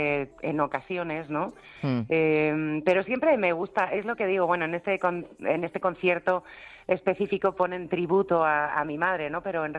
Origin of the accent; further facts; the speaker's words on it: Spain; Desde aquí, efectivamente, que me hace muchísima ilusión estar en mi tierra y he hecho mi banda exclusivamente aquí para España